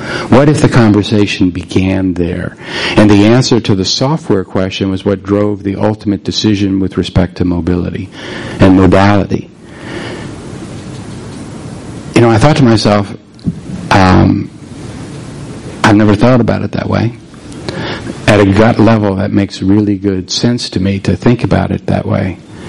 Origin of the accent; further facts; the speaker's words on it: Washington, District of Columbia, United States; I grew up in Washington, D.C. They have a great metro system there.